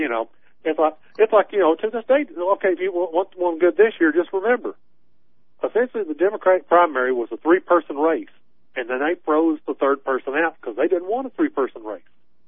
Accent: Tennessee, United States; I say, you know, I'm from Tennessee.

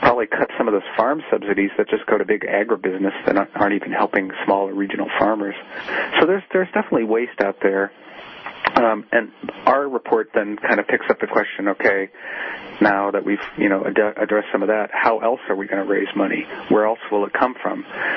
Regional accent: Detroit, Michigan, United States; I grew up in Detroit, I'm thinking about my grandparents, they did not pay 30% of their income in state, federal, and local taxes.

